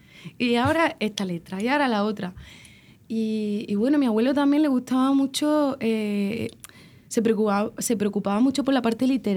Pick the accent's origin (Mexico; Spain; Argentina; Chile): Spain; Andalusia; me siento muy de allí y no hay nada que me guste más en el mundo que mi pueblo